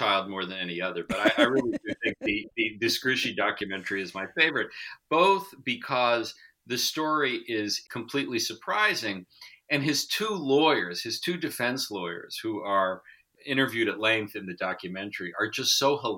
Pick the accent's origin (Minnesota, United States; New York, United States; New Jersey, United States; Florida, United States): New York, United States; New York City; You know, I'm also from New York, and I also grew up riding the subways.